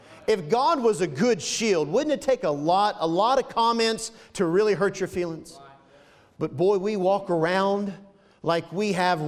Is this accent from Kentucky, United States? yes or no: no; Florida, United States; Because I'm from Florida.